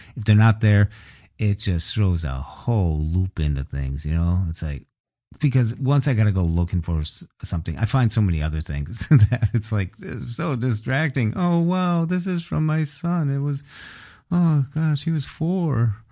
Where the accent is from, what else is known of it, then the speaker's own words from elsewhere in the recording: Minnesota, United States; He's a fellow Minnesotan from Minnesota, Grand Rapids, Minnesota at that.